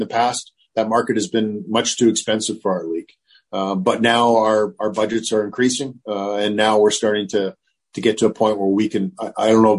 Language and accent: English; Canada; I'm Canadian. It took me a while to get used to it down here too.